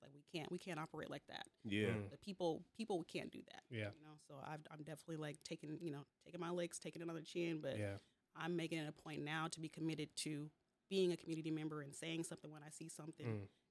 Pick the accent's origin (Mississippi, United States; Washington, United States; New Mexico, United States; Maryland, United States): Washington, United States; Seattle; growing up in Seattle, obviously, it's a very creative, very, you know, diverse, culturally diverse city.